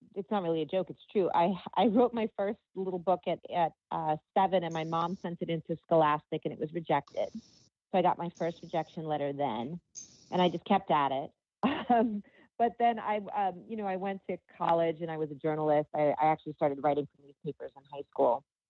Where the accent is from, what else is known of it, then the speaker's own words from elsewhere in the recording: East Coast, United States; I already speak fast because I'm from the East Coast.